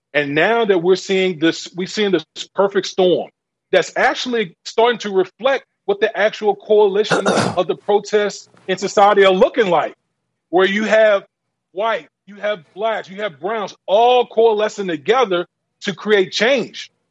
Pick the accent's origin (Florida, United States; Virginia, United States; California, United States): Virginia, United States; Richmond; growing up in the Richmond area, I've attended NASCAR races at the time.